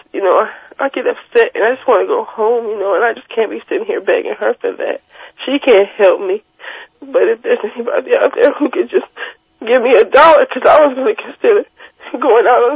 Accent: Las Vegas, Nevada, United States; I'm from Las Vegas, and I came out here, you know, I didn't know what the hell I was doing.

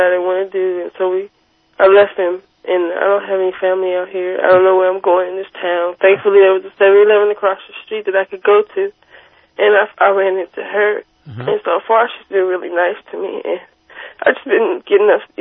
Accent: Las Vegas, Nevada, United States; I'm from Las Vegas, and I came out here, you know, I didn't know what the hell I was doing.

